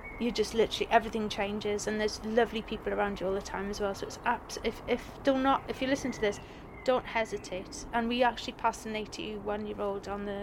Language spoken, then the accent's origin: English; Wales, United Kingdom; I'm, you know, born and bred in Wales. You know, there's no hiding away from the accent and stuff. But I'm from South Wales. I'm a South Wales mongrel.